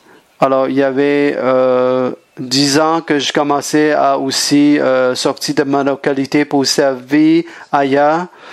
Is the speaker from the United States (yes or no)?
yes; California, United States; French is a second language; j'ai grandi en Californie. J'ai fait mes études là-bas.